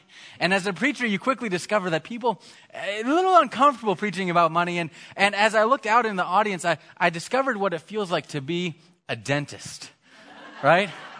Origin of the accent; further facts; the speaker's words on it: Missouri, United States; I grew up myself in Missouri. In Missouri, Missouri claimed to be the buckle of the Bible Belt. I mean, that was something we were so proud of.